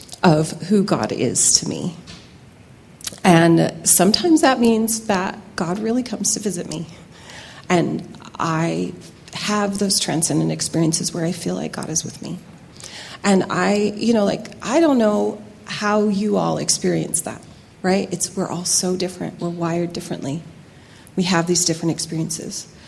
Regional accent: Castle Dale, Utah, United States; born there; I was born in Castledale, Utah, and I was born and raised Mormon.

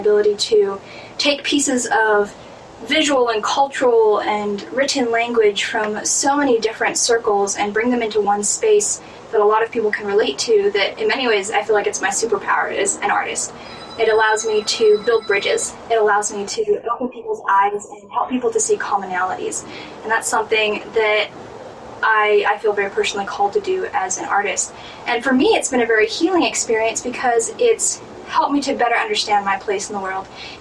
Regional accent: Hawaii, United States; I have the cultural practices and kind of social cues of a Polynesian because I grew up in Hawaii, and then I'm Mormon.

